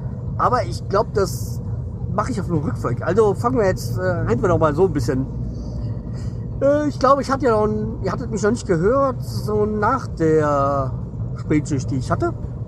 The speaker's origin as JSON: {"language": "German", "town": "Hanau", "region": "Hesse", "country": "Germany", "tie": "born or raised there", "said": "Ja, wie gesagt, Hanau-Steinheim, das ist der Stadtteil, wo ich aufgewachsen bin, obwohl ich da nie gelebt habe. Also, ich habe eigentlich einen Stadtteil weiter gewohnt, bin aber in Steinheim konfirmiert worden"}